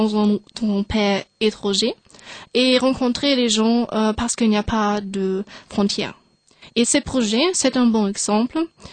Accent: Germany; Hallo, ich komme aus Deutschland und … Ich bin 15 Jahre alt

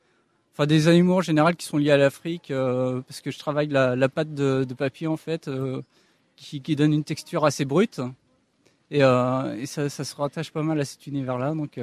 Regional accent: Pays de la Loire, France; Je suis originaire du coin de la Sarthe

